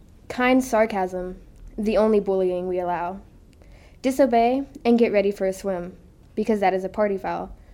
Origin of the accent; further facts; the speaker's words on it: the South, United States; a lot of my family, we're all from Tennessee and Arkansas and down south.